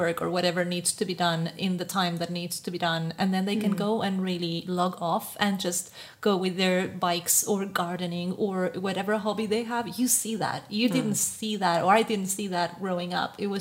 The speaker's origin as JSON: {"language": "English", "country": "Chile", "moved": "yes", "lives_now": "Netherlands", "said": "and I come from Chile."}